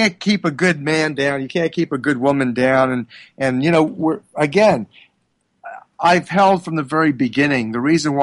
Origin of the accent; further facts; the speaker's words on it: Philadelphia, Pennsylvania, United States; So it's just interesting, though, that I'm from Philadelphia, the city of brotherly love.